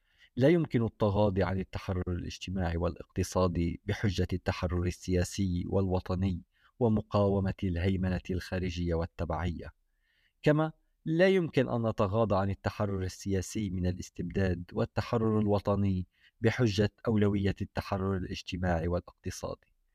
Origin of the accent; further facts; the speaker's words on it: Syria; لا يمكننا كسوريين مواجهة خطاب السلطات الدينية بإعلان الحرب عليها